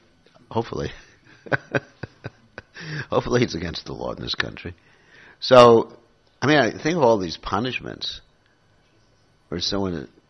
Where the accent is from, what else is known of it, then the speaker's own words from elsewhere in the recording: United States; Because I come from America, we have a very short history.